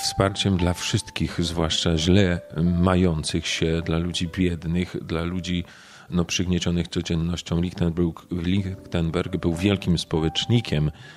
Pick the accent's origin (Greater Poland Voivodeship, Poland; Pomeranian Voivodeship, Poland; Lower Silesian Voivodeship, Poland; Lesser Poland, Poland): Lower Silesian Voivodeship, Poland; Oława; ja pochodzę z Oławy. Tutaj się wychowywałem